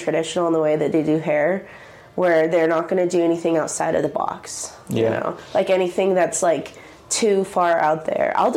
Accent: Duvall, Washington, United States; So I usually tell tell people I'm from Seattle, but I'm actually from this little town nobody's heard of called Duval in Washington State. It's about 45 minutes east of Seattle, and it's in the sticks.

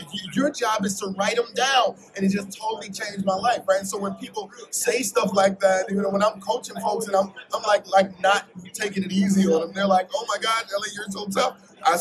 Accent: Philadelphia, Pennsylvania, United States; I come from North Philly, right? Not North Philly, North Philly, okay? It's not the prettiest section of town, right?

